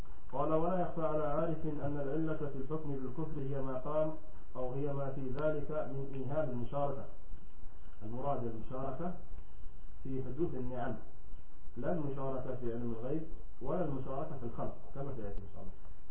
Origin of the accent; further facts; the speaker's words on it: Aden, Yemen; كما يقال عندنا في عدن